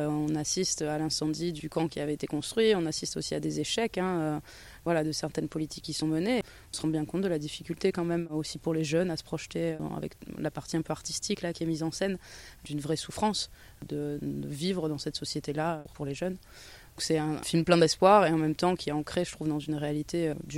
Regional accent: Seyne-les-Alpes, Provence-Alpes-Côte d'Azur, France; je viens de Seine-les-Alpes

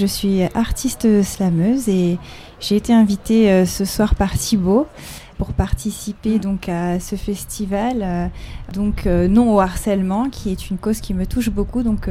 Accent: Reims, Grand Est, France; Alors à la base, moi je suis rémoise, je viens de Reims, mais ça fait 3 ans que j'habite maintenant Manosque.

